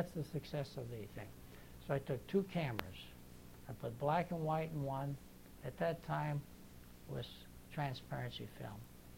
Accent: Detroit, Michigan, United States; born there; I said, well, yeah, but I was born in Detroit.

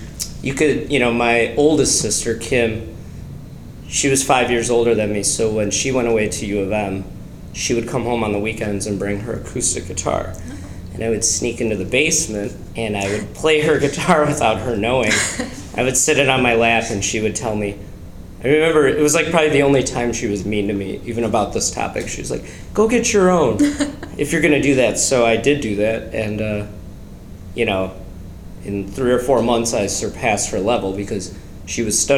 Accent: St. Clair Shores, Michigan, United States; also born or lived in Grosse Pointe; On the east side in St. Clair Shores.

